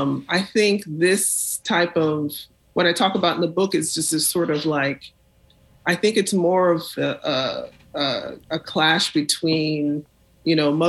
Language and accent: English; New York, United States; moved away; I'm from New York. I was born in New York, so I moved here a while ago, and it is a very different culture.